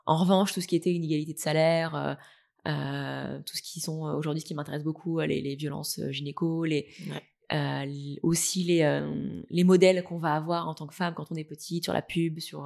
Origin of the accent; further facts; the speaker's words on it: Saint-Étienne, Auvergne-Rhône-Alpes, France; Saint-Étienne.